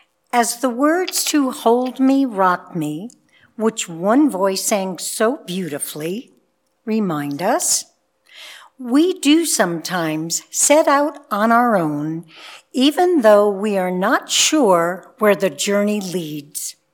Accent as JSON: {"language": "English", "region": "New York", "country": "United States", "tie": "born or raised there", "said": "I grew up in New York State."}